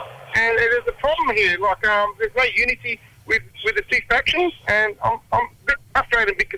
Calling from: Western Australia, Australia; I'm calling from Noongar country.

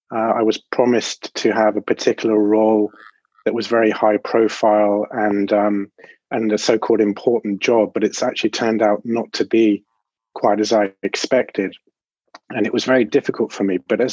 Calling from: London, United Kingdom; I'm speaking from London in England.

